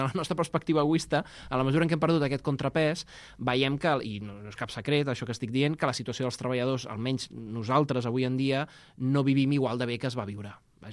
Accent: Barcelona, Catalonia, Spain; jo que sóc barceloní, que visc aquí, que pateixo la contaminació

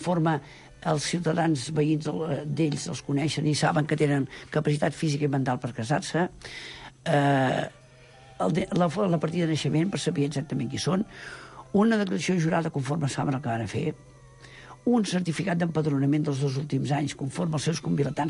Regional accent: Premià de Mar, Catalonia, Spain; Jo soc fill de Premià de Mar, soc a Ferró

